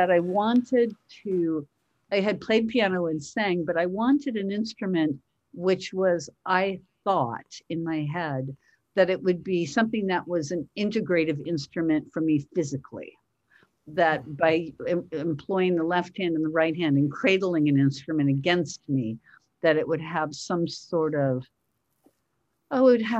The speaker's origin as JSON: {"language": "English", "town": "San Francisco", "region": "California", "country": "United States", "tie": "born or raised there", "said": "I was born in San Francisco, which is where I grew up. I'm one of many, many children."}